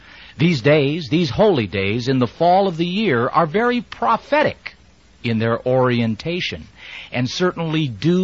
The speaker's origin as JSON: {"language": "English", "country": "United States", "said": "being an American, I notice quite a bit of change here. I've been an American for 48 years"}